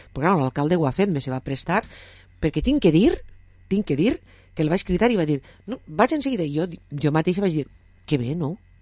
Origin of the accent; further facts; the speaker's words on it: Vila-real, Valencian Community, Spain; De Vila i de Termet, perquè així en Vila Real som de la Vila i del Termet.